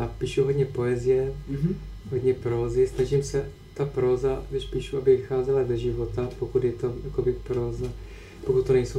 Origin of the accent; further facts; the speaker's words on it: Moravian Slovakia, Czechia; velkou inspirací je pro mě můj rodný kraj Moravského Slovácka. Moje rodina, moje dětství na vesnici Moravské.